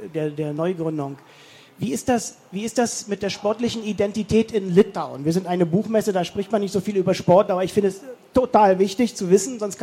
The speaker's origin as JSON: {"language": "German", "region": "Berlin", "country": "Germany", "tie": "born there", "said": "also ich bin in West-Berlin geboren"}